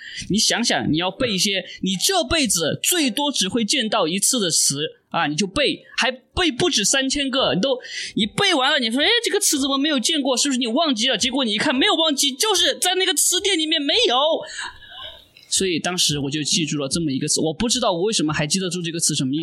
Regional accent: Sichuan, China; accent: Sichuanese; 我们为了满足各位韭菜同胞对我家乡四川话的好奇心

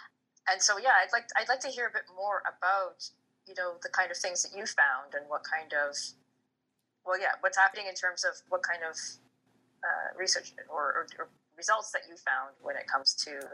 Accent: Canada; I'm Black, I'm mixed race Black, I'm Canadian, I don't have the same issues, or I didn't grow up in the same kind of culture as Black Americans have. And then, you know, my background is Caribbean.

